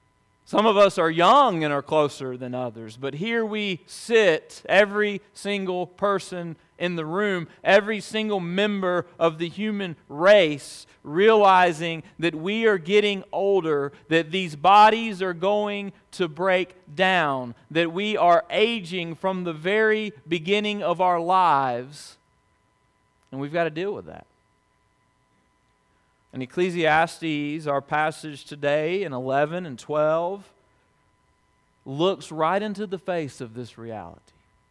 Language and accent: English; Alabama, United States; I am from Alabama, and so there are certain limits to the influence that he could have upon me.